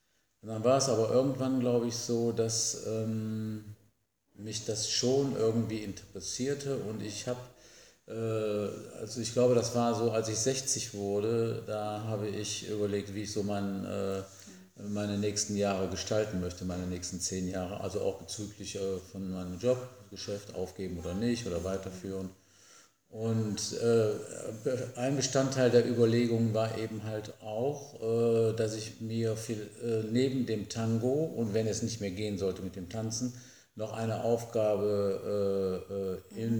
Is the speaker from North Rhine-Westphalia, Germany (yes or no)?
yes; North Rhine-Westphalia, Germany; da bin ich immer noch, eigentlich in meinem Heimat- oder Geburtsort irgendwo wieder gelangt. Das sind 10, 20 Kilometer Düsseldorf und 10 Kilometer Wuppertal.